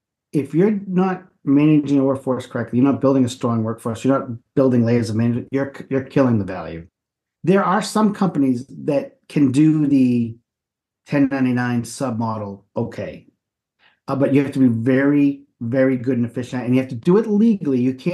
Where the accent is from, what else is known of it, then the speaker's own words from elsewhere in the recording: New England, United States; because I'm from New England, that's where everyone goes.